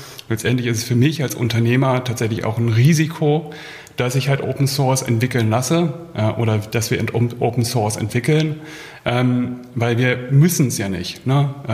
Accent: Hamburg, Germany; now in Berlin, Germany; Ich komme ursprünglich auch aus Hamburg, lebe aber seit 2005 hier in Berlin.

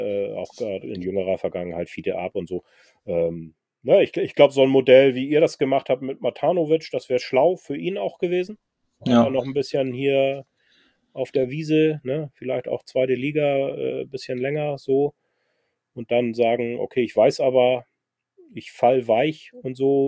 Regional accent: Hamburg, Germany; dann bin ich auch Hamburger, ne?

